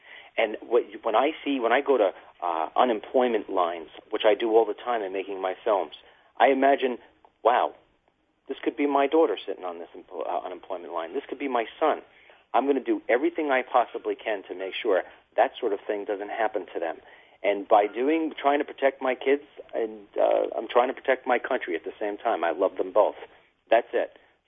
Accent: New York, United States; You know, I'm from New York, and, you know, in New York, you'll go around and you'll see there's two cops to every car

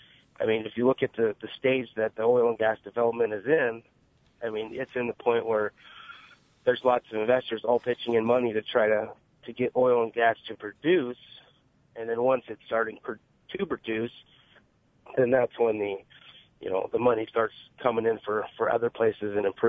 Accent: Caldwell, Idaho, United States; as I was born and raised here in Caldwell, Meridian, graduated Centennial, and then moved away to work in the oil and gas for the industry, and now able to move back after 8 years.

